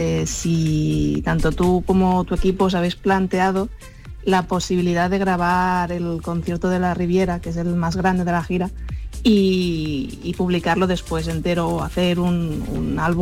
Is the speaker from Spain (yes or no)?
yes; Barcelona, Catalonia, Spain; de Barcelona.